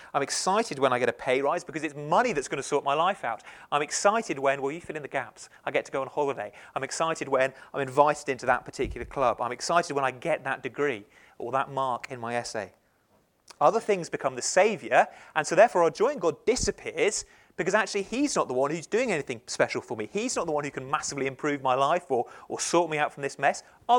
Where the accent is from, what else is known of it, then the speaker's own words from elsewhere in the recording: England, United Kingdom; And we're English, and we like to sort of just be nice and restrained and calm.